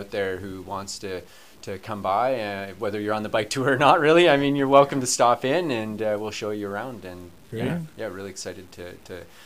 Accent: Victoria, British Columbia, Canada; I grew up in Victoria

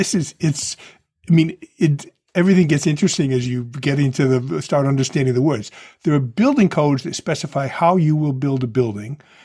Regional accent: New Bedford, Massachusetts, United States; I mean, I grew up in New Bedford, where there's lots of mills.

